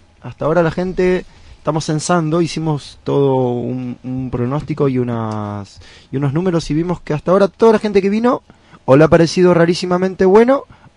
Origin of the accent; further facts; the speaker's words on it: Argentina; accent: mix of Chilean and Argentine; Yo, en realidad, ahora estoy mezclando un acento único, que es una mezcla de chileno con argentino, con lo que me ha pasado en París y con lo que está pasando aquí en Barcelona. En realidad, soy argentino, sí, y tomo mate.